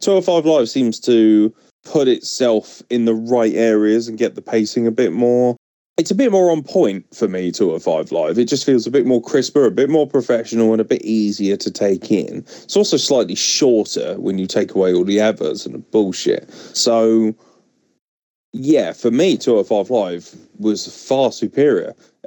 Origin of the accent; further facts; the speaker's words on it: England, United Kingdom; And I was like, no, I'm actually from England.